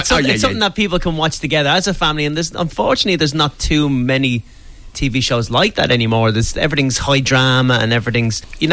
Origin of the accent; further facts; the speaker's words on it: Leinster, Ireland; It was actually filmed in my hometown in Wicklow.